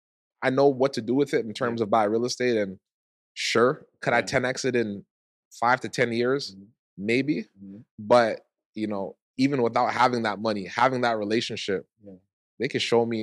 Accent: Toronto, Ontario, Canada; I'm from Toronto. Right. You don't invite people to your house.

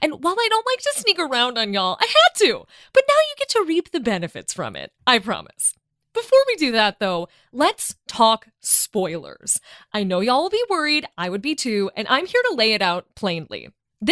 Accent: Chicago, Illinois, United States; As a Chicagoan, I gotta say, it's pretty hard to wrap my head around it

